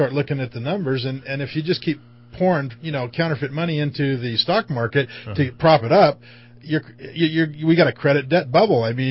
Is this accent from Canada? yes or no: no; Ireland; being Irish, sort of close to my heart.